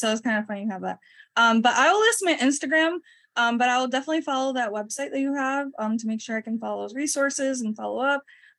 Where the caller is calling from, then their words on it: Michigan, United States; Also, I'm calling from Michigan.